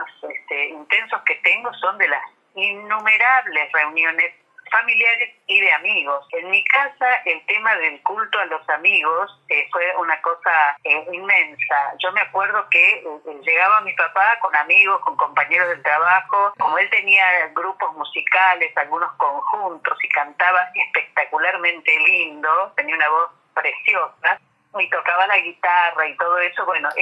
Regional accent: Córdoba, Argentina; yo nací en Córdoba en el año 53 y viví mi primera infancia, más o menos hasta los 8, 9 años, aquí en la capital de Córdoba, con una familia pequeña, digamos, acotada

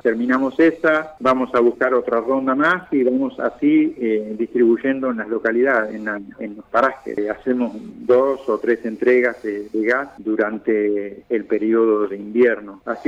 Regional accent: Argentina

